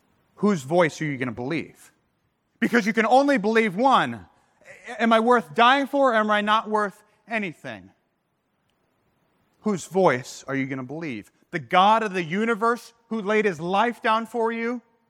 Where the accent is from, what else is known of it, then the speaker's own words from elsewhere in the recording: St. Louis, Missouri, United States; I'd already seen four different people that I knew from either Concordia, Nebraska, or from growing up in St. Louis.